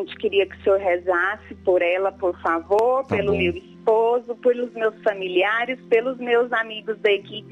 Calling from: Goiânia, Goiás, Brazil; Eu falo de Goiânia, Goiás.

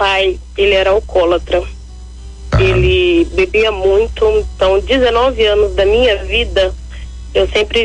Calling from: Bataguaçu, Mato Grosso do Sul, Brazil; Padre, eu sou de Bataguaçu, mas eu moro na fazenda.

